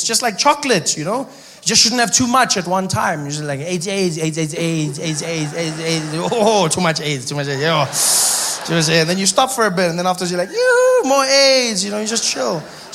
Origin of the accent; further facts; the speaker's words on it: South Africa; I'm from South Africa.